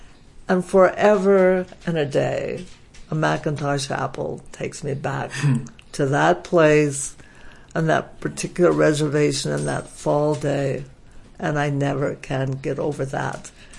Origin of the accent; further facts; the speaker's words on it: Missoula, Montana, United States; now in Bozeman, United States; Came to Bozeman in 1961. And I didn't know anything about Bozeman. I was from Missoula, that area, and the reservation was 25 miles north of Missoula.